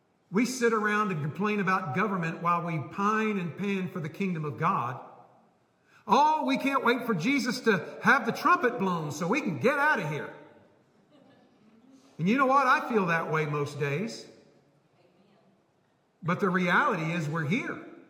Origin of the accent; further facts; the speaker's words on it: United States; So yes, I'm an American. I have no problem being an American. And I love my country